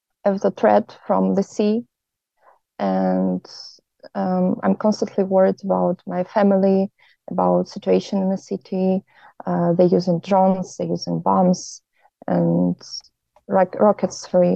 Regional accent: Odesa, Odesa Oblast, Ukraine; Originally, I'm from Odessa, Ukraine. It's a beautiful city near the sea, and right now my family is back in Ukraine. I'm here all alone

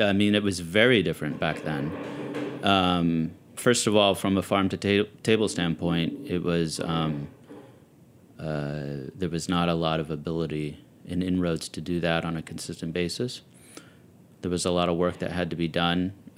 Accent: California, United States; When I grew up in Northern California, the coffee culture was a very strong thing back then.

